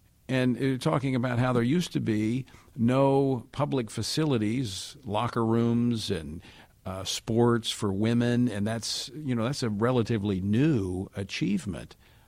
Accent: Louisiana, United States; And then my home state of Louisiana, also looking at it as well.

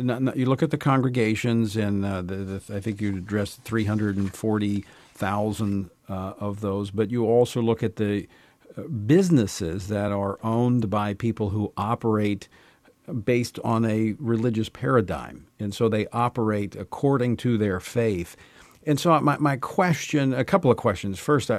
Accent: Louisiana, United States; as we're actually seeing back in my home state of Louisiana in the aftermath of this historic flooding

